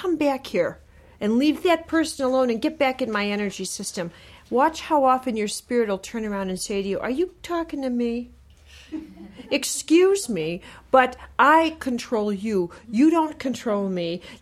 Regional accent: Chicago, Illinois, United States; I can talk about growing up in Chicago.

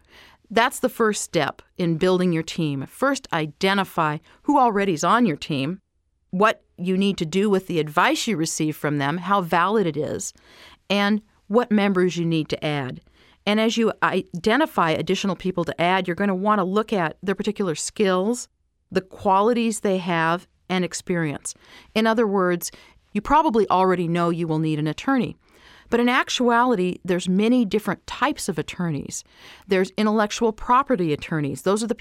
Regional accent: Oregon, United States; And this story comes from my childhood. I grew up in Oregon.

